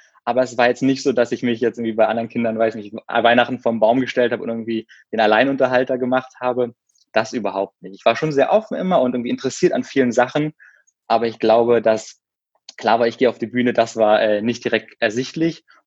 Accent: Berlin, Germany; ich komme aus Berlin und bin sogar auch in Berlin geboren, habe auf der Artistenschule absolviert und mein Abi gemacht

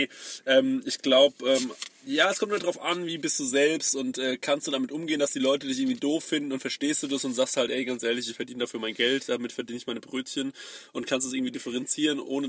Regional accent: Goldbach, Bavaria, Germany; in Goldbach, da wo ich herkomme, neben Aschaffenburg

